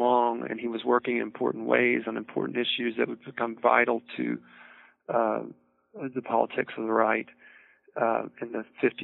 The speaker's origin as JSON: {"language": "English", "region": "Mississippi", "country": "United States", "said": "they would find out I'm from Mississippi"}